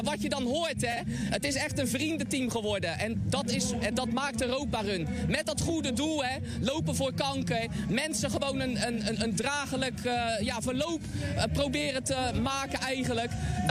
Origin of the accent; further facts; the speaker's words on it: Oud-Beierland, South Holland, Netherlands; Maar mijn roots liggen ook zeker in Oud-Beierland.